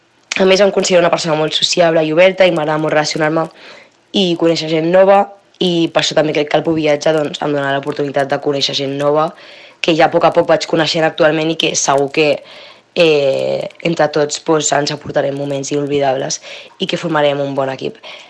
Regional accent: Sitges, Catalonia, Spain; Sobre Sitges, he viscut tota la meva v

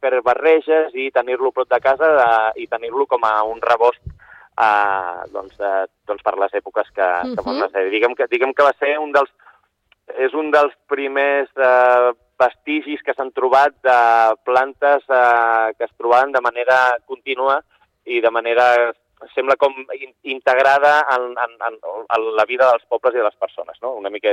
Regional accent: Sitges, Catalonia, Spain; jo soc de Sitges.

